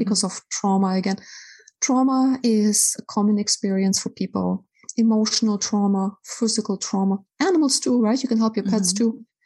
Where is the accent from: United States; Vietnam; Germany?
Germany; Yes, because I'm from Germany originally